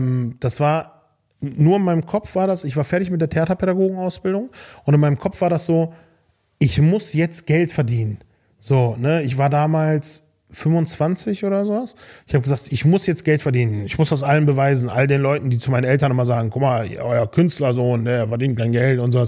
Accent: Velbert, North Rhine-Westphalia, Germany; Und gerade in Velbert, zu der Zeit, wo ich groß geworden bin, ich komme aus Velbert, das ist Kreis Mettmann, das ist bei Wuppertal, war Velbert Drogenumschlagsplatz Nummer 3 in ganz NRW

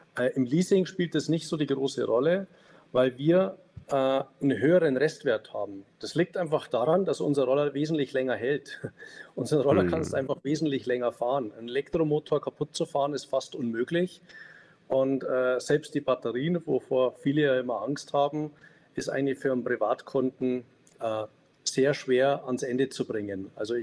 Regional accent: Munich, Bavaria, Germany; man hat als Münchner immer eine gewisse, man schaut immer auf BMW. Das sind aber die Großen hier in München, ne?

